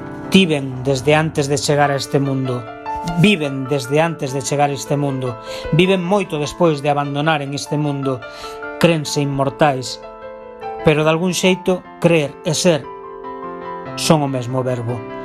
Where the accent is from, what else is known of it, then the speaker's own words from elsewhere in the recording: Allariz, Galicia, Spain; Eu son de Allariz, para que non o saiba.